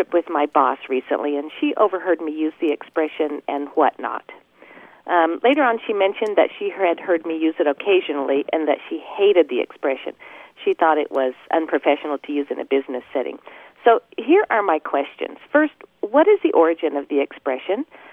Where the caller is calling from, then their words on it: Plano, Texas, United States; I'm calling from Plano, Texas.